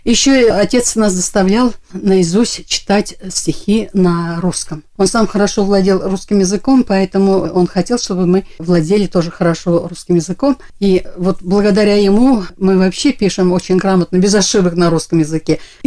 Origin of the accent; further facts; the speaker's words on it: Venzer, Bashkortostan, Russia; я родилась в Вензере. Это по тем временам не такая уж Глубинка была. Рядом Усмангали деревня. Отец у меня усмангалинский. А родилась я в больнице в Вензере, поэтому меня записали родина Вензер Белорецкого района.